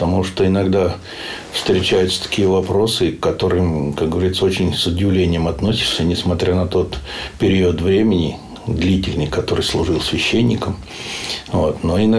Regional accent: Donetsk Oblast, Ukraine; born there; Ну, скажем так, родился-то я в Донецкой области на Украине. Вот, но тогда она еще была вместе в Советском Союзе.

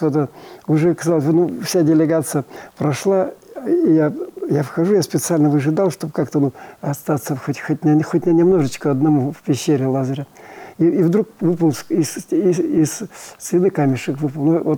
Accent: Moscow, Russia; Я говорю, я из Москвы.

